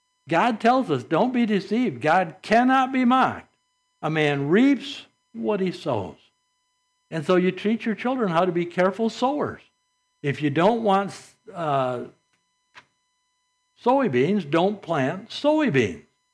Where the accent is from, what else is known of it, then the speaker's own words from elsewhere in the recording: Saginaw, Michigan, United States; Well, we grew up in Saginaw.